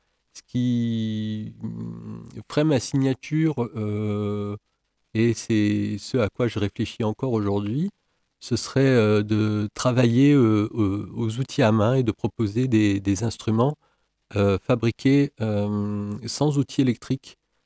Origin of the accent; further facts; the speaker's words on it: Avignon, Provence-Alpes-Côte d'Azur, France; also born or lived in Toulon; now in Le Mans, France; C'est ça, je suis originaire d'Avignon et ensuite dans la marine, j'ai fait quasiment toute ma carrière à Toulon.